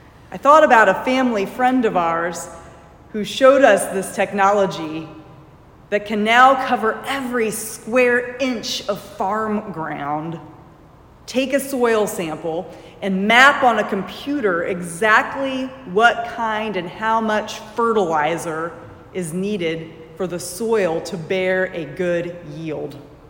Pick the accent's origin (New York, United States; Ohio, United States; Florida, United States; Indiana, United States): Indiana, United States; Franklin; many of you know that I grew up in Franklin, Indiana. This is now solidly a suburb of Indianapolis